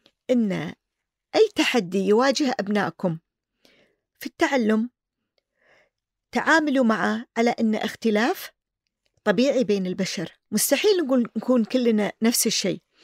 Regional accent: Kuwait; يعني كان عندنا في الكويت مراكز أغلقت لفترة طويلة

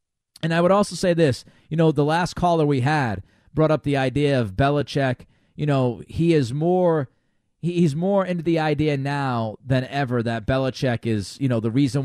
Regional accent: Rhode Island, United States; Let's go to Rhode Island, my old stomping grounds. I grew up in Rhode Island, spent 30-plus years here, went to URI.

